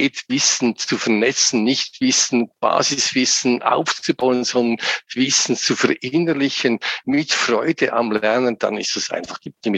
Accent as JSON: {"language": "German", "region": "Lucerne", "country": "Switzerland", "tie": "born or raised there", "moved": "as an adult", "lives_now": "Gossau, Switzerland", "said": "Ich bin in Luzern aufgewachsen, aus der Innerschweiz. Und über Studium kam ich dann in die Ostschweiz"}